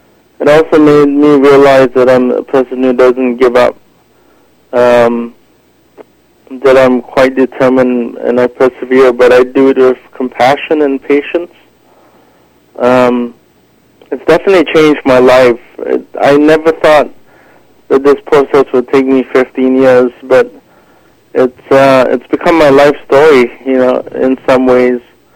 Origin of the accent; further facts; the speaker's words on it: Singapore; I'm from Singapore